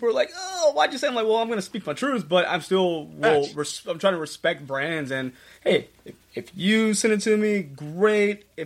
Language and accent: English; Beaumont, Texas, United States; I grew up in a small town in Texas. I didn't grow up in Houston. I grew up in Beaumont, which is about 80 miles.